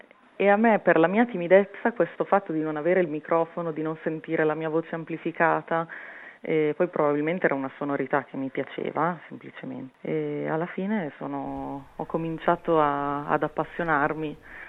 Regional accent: Emilia-Romagna, Italy; born there; sono nata in Emilia Romagna, quindi ci sono molti, in Romagna in particolare, con molto turismo, quindi ero abituata a stare con le persone

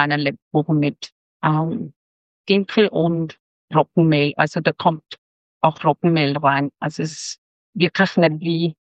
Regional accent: Austria; ich komme vom Westen, vom Österreich

